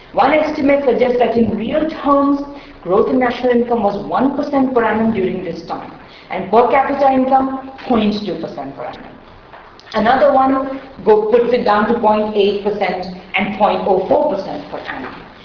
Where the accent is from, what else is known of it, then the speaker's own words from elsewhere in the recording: India; Certainly growing up in India